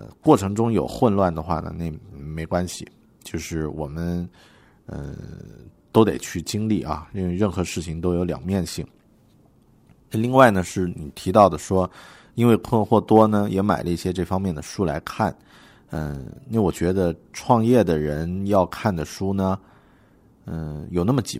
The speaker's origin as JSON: {"language": "Chinese", "region": "Yunnan", "country": "China", "said": "我也是云南人，比你更惨"}